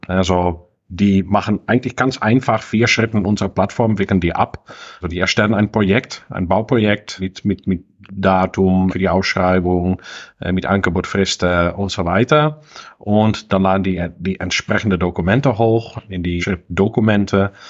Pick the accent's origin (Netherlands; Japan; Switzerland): Netherlands; Ich komme ja hier aus Wien, ein kleines Ort hier im Osten von Holland.